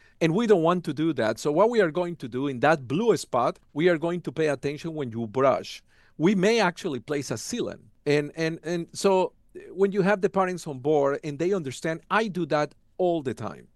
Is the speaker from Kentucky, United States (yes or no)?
yes; Kentucky, United States; accent: Kentucky; That's the ones who are getting the benefit of the time that you spend listening to my Kentucky accent or my We Are accent.